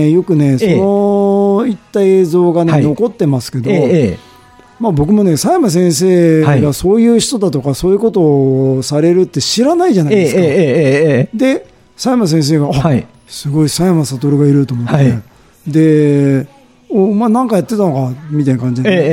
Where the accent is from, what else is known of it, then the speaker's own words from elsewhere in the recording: Hamamatsu, Shizuoka, Japan; 僕はですね、静岡県浜松市出身なんですけど